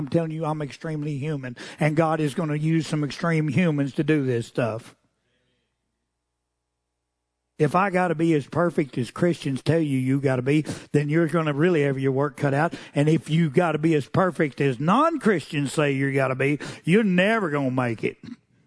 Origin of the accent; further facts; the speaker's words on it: Muleshoe, Texas, United States; They said, where are you from? I said, Texas. And they said, what town? I said, Muleshoe. It's in West Texas. That's the Texas. There's two Texases. We're in the upper one.